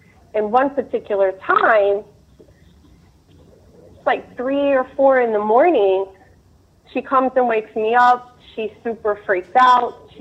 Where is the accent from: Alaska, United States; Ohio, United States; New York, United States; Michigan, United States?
Ohio, United States; Cincinnati; I am from Cincinnati, Ohio.